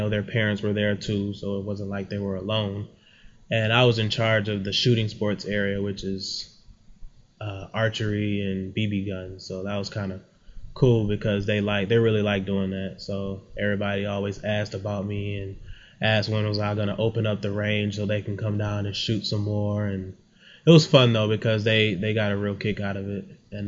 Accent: Detroit, Michigan, United States; I'm from Detroit, Michigan, on the east side, 8 Mile and Gratiot, approximately, born and raised. My parents were both born and raised in Detroit also.

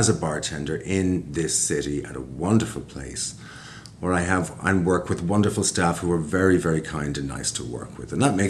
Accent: Dublin, Leinster, Ireland; I grew up in Dublin in the 70s. I was born in the Rotunda Hospital, and my family had shops throughout Dublin, so I lived initially above a store in a bad part of Dublin.

